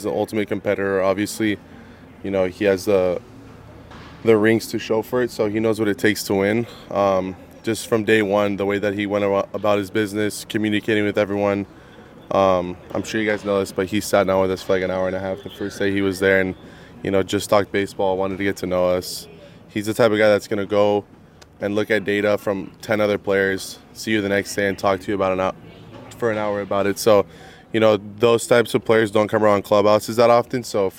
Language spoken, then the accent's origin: English; San Diego, California, United States; Well, I mean, I'm from San Diego, so I don't have many items that are like thick.